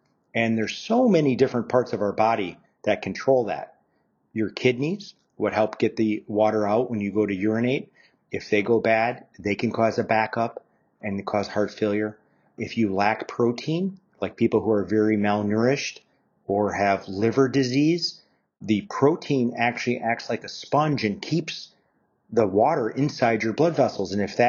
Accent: Kenosha, Wisconsin, United States; I'm an interventional cardiologist, and I'm born and raised in Kenosha

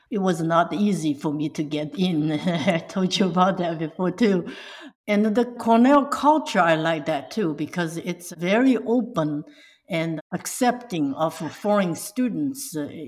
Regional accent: China; English is a second language; now in United States; I was born and raised in China.

